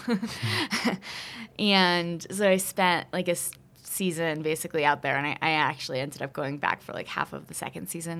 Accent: New Jersey, United States; So I'm from Jersey, and okay. I kind of grew up, you know, there was some nature, it was the suburbs

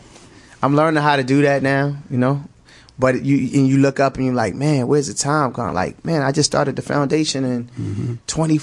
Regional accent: United States; but we do take for granted America and the privileges and things that are accessible to us as American citizens until you leave this country.

